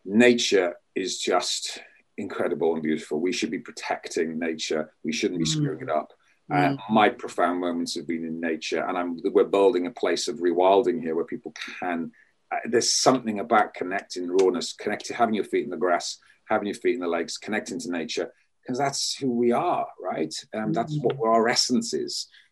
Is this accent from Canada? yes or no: no; Wales, United Kingdom; I was brought up as a Welshman and we don't cry.